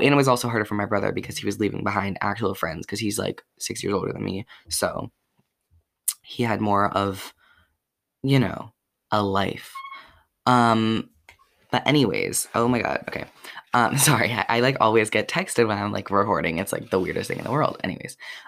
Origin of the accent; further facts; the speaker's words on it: Madison, Wisconsin, United States; And we moved back to where I originally lived, which is, I can just say it doesn't really matter, Madison, Wisconsin. It's like where the UW is, if you know that school.